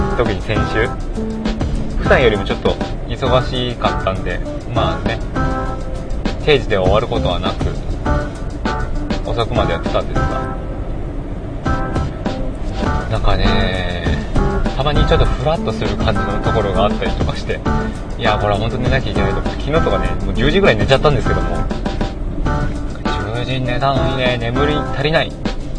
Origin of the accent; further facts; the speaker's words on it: Tsudanuma, Chiba, Japan; 津田沼というのはですね、私の地元というか、まあ地元ですね。あのね、昔から知ってる駅でございます。